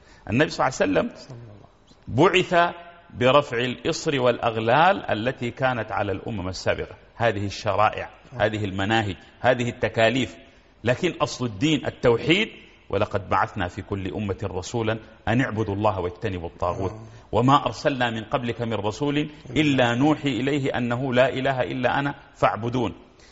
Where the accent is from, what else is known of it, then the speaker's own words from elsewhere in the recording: Sudan; أنا سوداني وأنا إفريقي وأنا عربي وأنا مسلم وأنا أنتمي إلى الأسرة الإنسانية